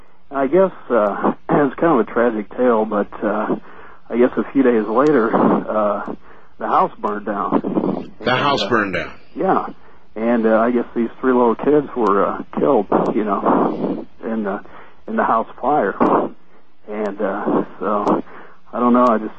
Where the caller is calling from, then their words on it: Haworth, Illinois, United States; I'm calling from Haworth, Illinois.